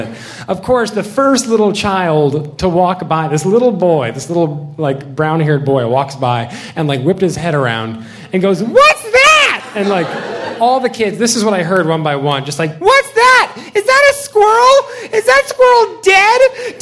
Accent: the South, United States; I'm from the South, so I've met this kind of person before

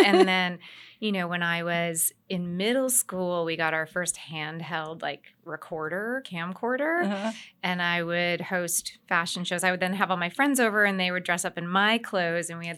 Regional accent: Boston, Massachusetts, United States; now in New York, United States; I'm originally from Boston, outside of Boston. But I've now lived in New York longer than I ever lived in Boston.

